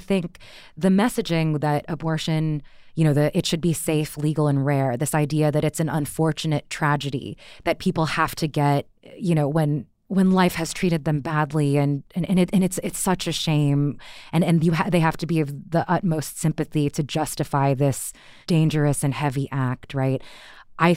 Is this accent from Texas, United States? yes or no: yes; Texas, United States; You know, I grew up in Texas around people who consider themselves pro-life.